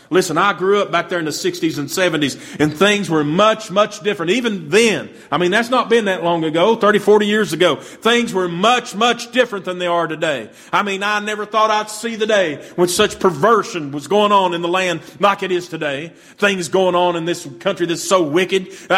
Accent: United States; I love the United States of America. I love it. I was born here. I was raised here. I'm an American.

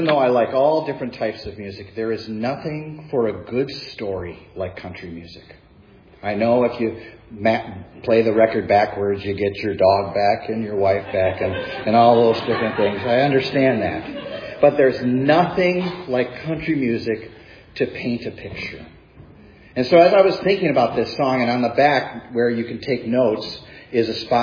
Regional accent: Chicago, Illinois, United States; sometimes, you know that I'm from Chicago

